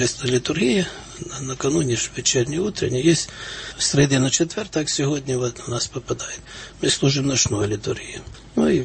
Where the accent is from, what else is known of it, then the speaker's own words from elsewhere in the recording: Lviv Oblast, Ukraine; Вообще из нашего села, откуда я сам родом из Львовской области